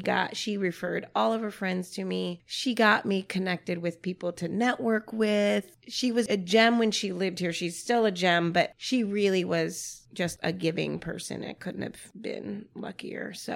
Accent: Indiana, United States; also born or lived in Houston, Texas; now in Baton Rouge, United States; I am from, I'm from the Midwest, but I spent my like influential young years in Houston, Texas, and then moved back to the Midwest, and I went to high school and college in Indiana, Ball State. So technically Houston and Indiana.

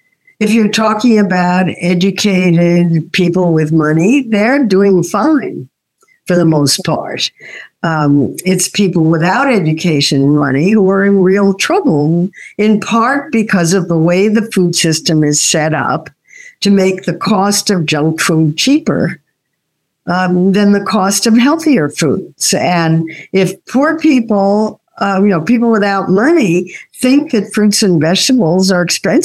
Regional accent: United States; We're American. We don't do seasons.

